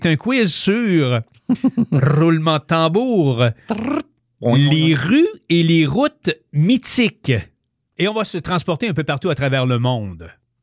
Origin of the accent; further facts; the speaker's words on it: Canada; et on va maintenant s'en venir chez nous au Canada